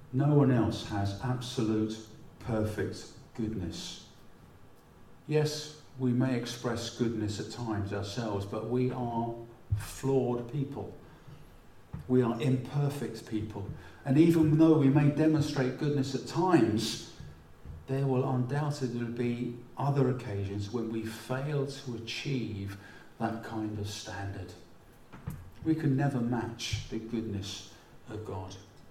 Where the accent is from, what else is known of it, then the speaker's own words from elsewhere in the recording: London, United Kingdom; moved away as an adult; I grew up in London, as did Jill. We were born and brought up in South London.